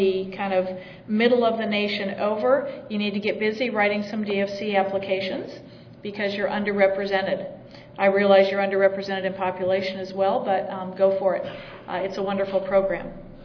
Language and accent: English; Oregon, United States; All right, there's another Oregon girl in the room.